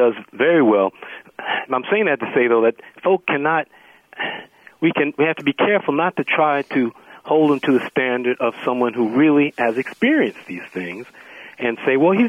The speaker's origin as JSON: {"language": "English", "country": "United States", "said": "I mean, as a patriot, as an American, I have that responsibility."}